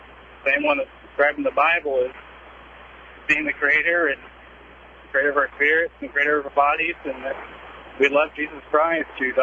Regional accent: Arkansas, United States; And I, growing up in Arkansas, being from a predominantly Baptist and Protestant religion in that area, I really had a hard time growing up.

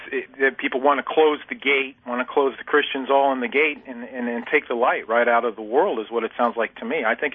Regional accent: Denver, Colorado, United States; Just from a perspective, I'm from Denver originally, and private school educated.

